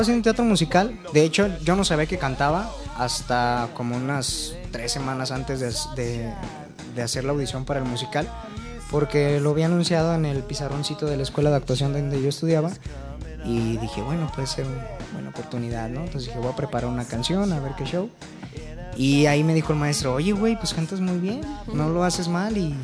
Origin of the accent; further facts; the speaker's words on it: Guadalajara, Jalisco, Mexico; Y sí, soy tapatío, empecé ahí con mi rollo del escenario como a los 13 años y en teatro musical, de hecho.